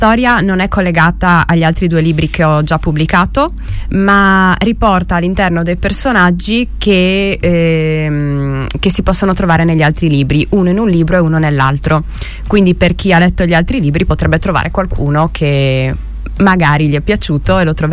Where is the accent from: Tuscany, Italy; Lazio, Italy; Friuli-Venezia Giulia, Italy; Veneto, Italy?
Friuli-Venezia Giulia, Italy; Gemona; Sì, sono di Gemona.